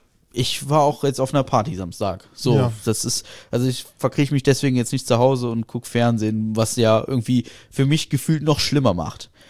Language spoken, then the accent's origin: German; Russia; So wie man das bei uns in Russland macht, und danach ist alles cool.